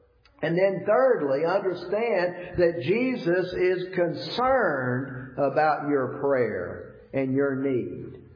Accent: Georgia, United States

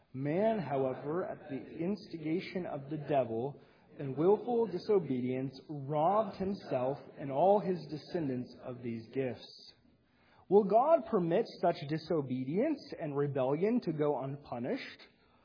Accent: Missouri, United States; a prominent minister in my home state, in Missouri

